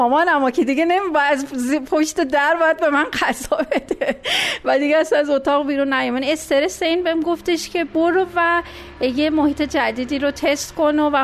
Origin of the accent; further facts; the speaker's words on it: Isfahan, Iran; born there; من متولد 62 اصفهان هستم